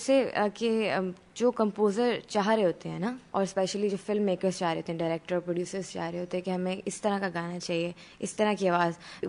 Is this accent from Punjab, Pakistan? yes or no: yes; Lahore, Punjab, Pakistan; also born or lived in Rahim Yar Khan; میں پیدا تو ریمیا خان میں ہوئی تھی, I guess I was only one, تو میرے ابا ہمیں لاہور لے آئے, براٹ اپ میرا لاہور میں.